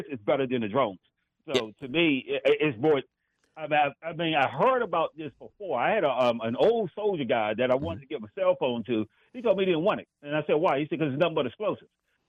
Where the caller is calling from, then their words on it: Washington, District of Columbia, United States; from D.C.